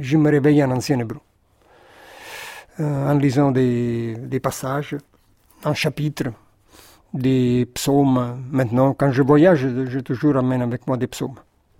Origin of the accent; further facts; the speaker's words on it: Naples, Campania, Italy; moved away; Donc ma réaction a été de partir, de quitter, d'abandonner ce lieu. Et donc, je ne peux pas dire que je suis de Naples.